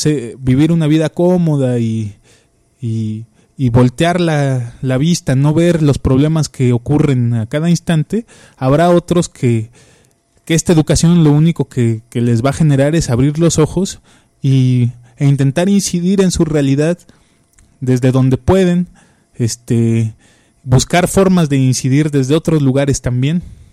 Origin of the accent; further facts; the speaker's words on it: Mexico; pero bueno, nosotros somos mexicanos y también apreciamos su bonito ritmo